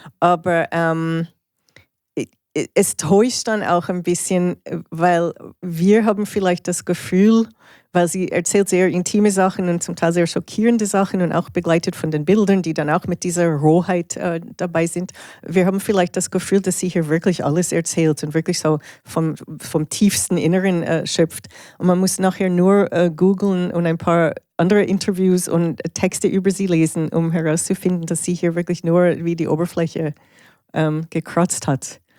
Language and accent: German; Canada; now in Switzerland; Also als in der Schweiz lebende Kanadierin.